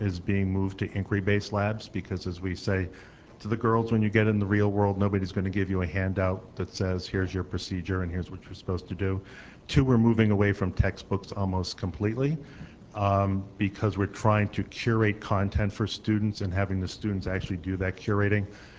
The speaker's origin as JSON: {"language": "English", "town": "New York City", "region": "New York", "country": "United States", "said": "From New York City."}